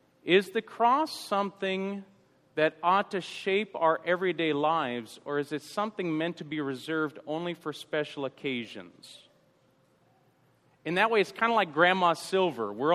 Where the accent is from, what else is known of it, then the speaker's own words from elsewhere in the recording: St. Louis, Missouri, United States; I came from St. Louis, Jefferson Barracks is this way.